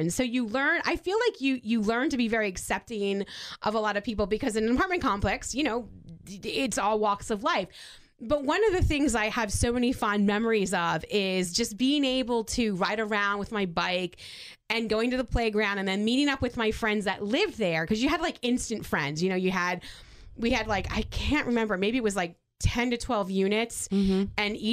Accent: New Jersey, United States; growing up in New Jersey during the summertime, I just have so many fond memories of that.

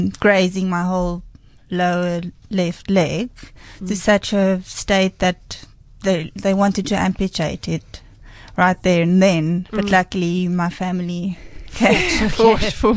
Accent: Stellenbosch, Western Cape, South Africa; I was interested in wine growing up in Stellenbosch

